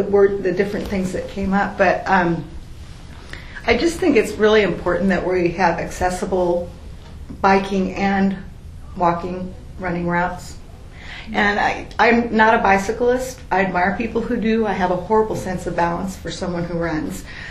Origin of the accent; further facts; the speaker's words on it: Salem, United States; I have not here, but I'm growing up in Salem. I rode the bus all the time